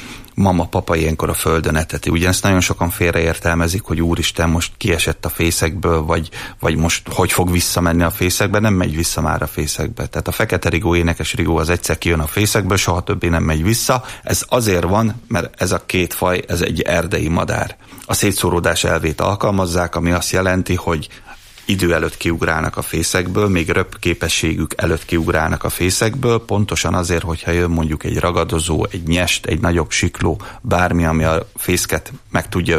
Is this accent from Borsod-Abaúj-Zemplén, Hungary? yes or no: yes; Miskolc, Borsod-Abaúj-Zemplén, Hungary; born or raised there